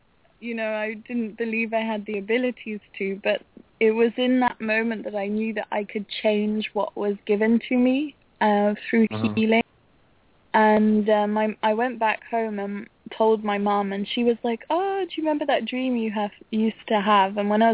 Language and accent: English; southwest France, France; also born or lived in England; I was born in England, and I lived there till I was 7, then came to France